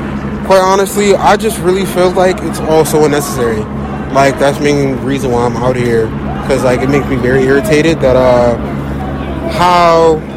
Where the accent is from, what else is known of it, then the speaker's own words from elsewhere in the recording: Philadelphia, Pennsylvania, United States; I'm from West Philly.